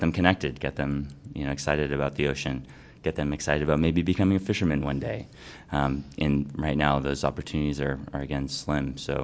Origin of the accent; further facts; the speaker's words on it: Martha's Vineyard, Massachusetts, United States; So I come from Martha's Vineyard, Massachusetts. And I grew up in a very unique place where I knew my fishermen, I knew where my seafood was coming from.